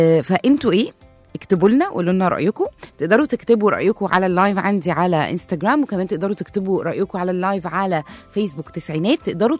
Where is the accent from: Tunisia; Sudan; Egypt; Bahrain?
Egypt; إحنا كمصريين بنحب اللبس قوي وبنصرف فلوس كتير جدا على اللبس